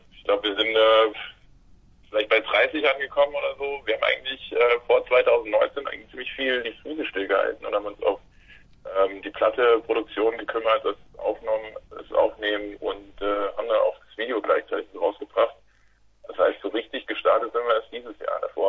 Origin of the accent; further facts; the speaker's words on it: Darmstadt, Hesse, Germany; Wir sind aus Darmstadt.